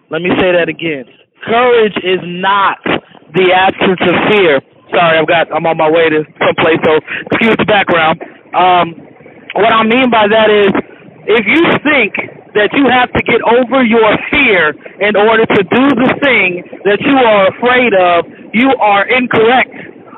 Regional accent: Chicago, Illinois, United States; because I'm a city person, you know what I'm saying? I'm from Chicago. I'm urban all day long.

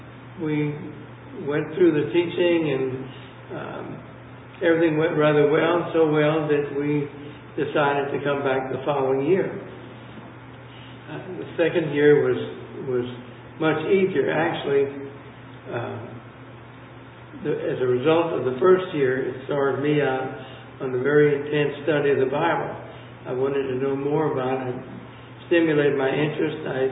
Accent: Texas, United States; I was born and raised in the Texas Hill Country. I was raised on a ranch and was raised Catholic.

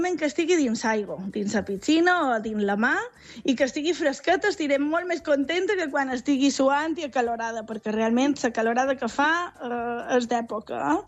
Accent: Magaluf, Balearic Islands, Spain; Jo vaig visc a Magaluf des dels 3 anys, o sigui, tota la vida d'aquí, i el meu fill ha nascut aquí i tots som de Magaluf

